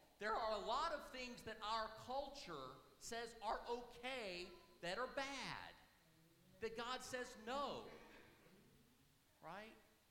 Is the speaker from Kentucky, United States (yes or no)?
no; Tennessee, United States; I'm from Tennessee. I see the world differently than somebody from Ohio or Maine or California.